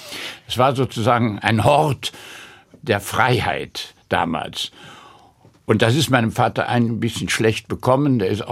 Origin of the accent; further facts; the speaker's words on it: Cologne, North Rhine-Westphalia, Germany; born there; Und ich wurde dann auch in Köln geboren.